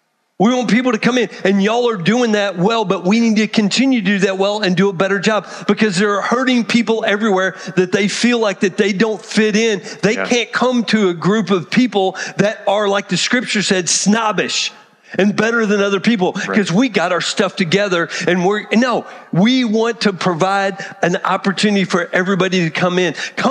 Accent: Texas, United States; I'm from Texas.

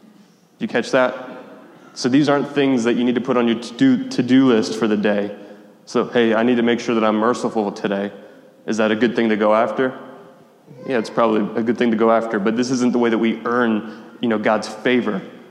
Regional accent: Cherry Hill, New Jersey, United States; I'm from Cherry Hill, New Jersey, which has one of the highest populations of Jewish people outside of Jerusalem.

